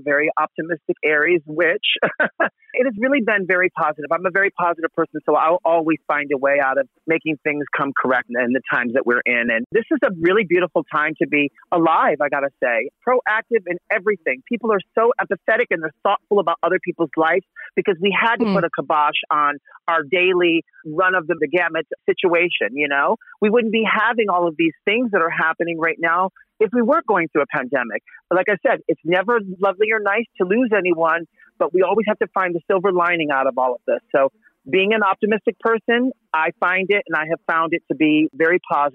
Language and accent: English; Manhattan, New York, United States; Well, growing up in Manhattan, you know, I got to see all of the beautiful ups and downs of the city from the 70s to the 80s to the 90s.